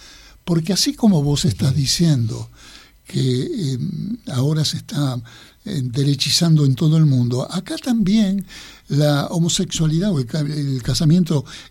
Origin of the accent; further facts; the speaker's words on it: Argentina; Esa australidad nos da una característica particular, que esos somos los argentinos.